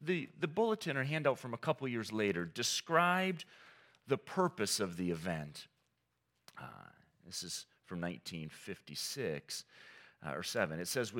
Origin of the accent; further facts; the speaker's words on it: Saginaw, Michigan, United States; And I grew up in Saginaw.